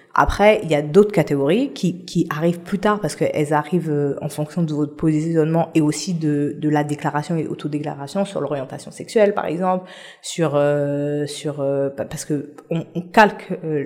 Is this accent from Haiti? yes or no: yes; Haiti; moi, par exemple, je suis haïtienne